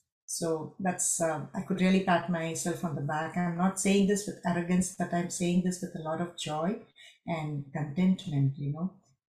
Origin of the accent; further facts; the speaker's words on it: Madurai, Tamil Nadu, India; first language Tamil; English is a second language; now in Chennai, India; because in Tamil Nadu, in growing up in Madurai, we were very comfortable talking in our mother tongue, Tamil, and moving to Chennai, and it was not very easy.